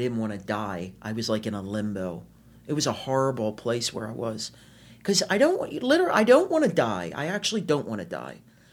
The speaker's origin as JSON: {"language": "English", "town": "Catonsville", "region": "Maryland", "country": "United States", "tie": "born or raised there", "said": "In Catonsville, Maryland, right outside of Baltimore City."}